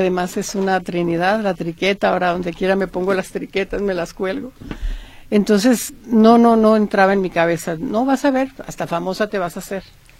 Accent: Sonora, Mexico; now in Guadalajara, Mexico; soy sonorense, a mucho orgullo, tapatía por adopción, encantada de la vida también.

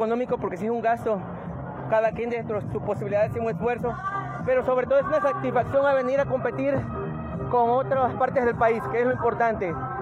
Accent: Veracruz, Mexico; Soy originario de Veracruz

